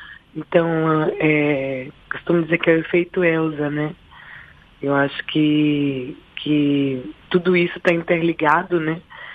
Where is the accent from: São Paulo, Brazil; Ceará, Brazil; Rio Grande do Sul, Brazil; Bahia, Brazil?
Bahia, Brazil; Salvador; Sim, sou baiana, sou de Salvador.